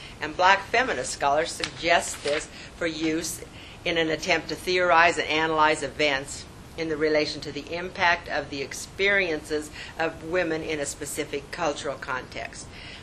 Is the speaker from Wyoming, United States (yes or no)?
yes; Wyoming, United States; mostly in my home state, known as, of course, the Equality State